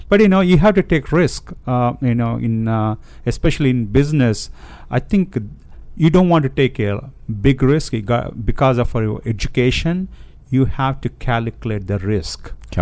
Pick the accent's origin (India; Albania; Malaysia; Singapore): India; moved away as an adult; now in United States; I came from India to study here at University of Maryland.